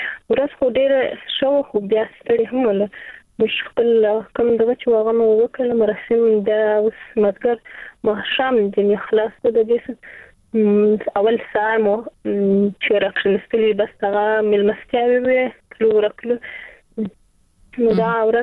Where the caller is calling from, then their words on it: Zabul, Afghanistan; ما د زابل څخه تماس نیولې دي.